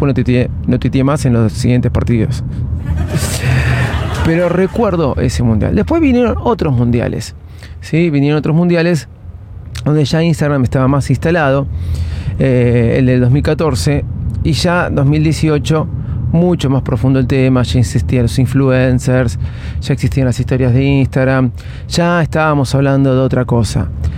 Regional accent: Argentina; más allá de uno como argentino estar contento porque Argentina ganó la Copa

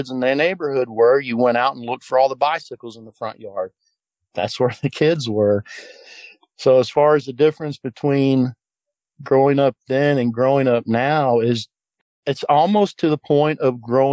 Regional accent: the Ozarks, United States; I come from the Ozark Mountains, the foothills of the Ozark Mountains. You have to go a little bit north to get into the full Ozarks, but it's full of hills.

